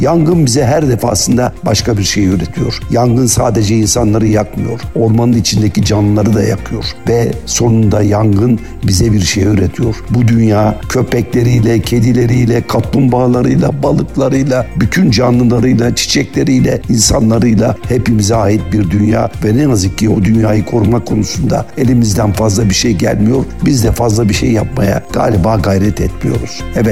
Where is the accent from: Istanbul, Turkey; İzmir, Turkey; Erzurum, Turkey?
İzmir, Turkey; Ben İzmirliyim ve günlerdir yanan bölgeyi avucumun içi gibi biliyorum.